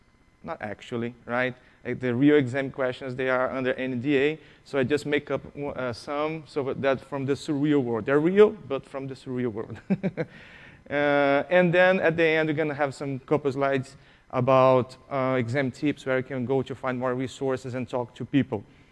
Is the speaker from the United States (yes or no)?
no; Brazil; I'm from Brazil, and I started there in Brazil working with PCs, like old PCs.